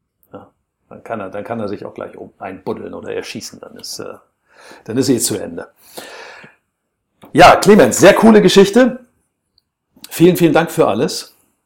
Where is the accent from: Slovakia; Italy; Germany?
Germany; Herten, North Rhine-Westphalia; born there; Und ich bin ja so ein geduldetes Nordlicht. Ich komme ja aus dem Pott, ne? Ich bin ja um die Ecke geboren von Schalke. Ja, in Herten.